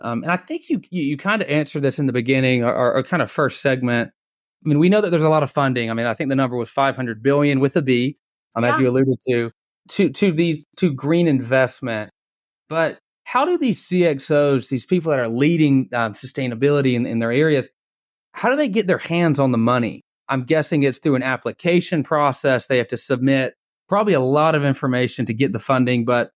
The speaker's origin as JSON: {"language": "English", "town": "Dalton", "region": "Georgia", "country": "United States", "tie": "born or raised there", "said": "I grew up in Dalton, Georgia, which is about an hour north of Atlanta. Dalton is commonly known as the carpet / flooring capital of the world."}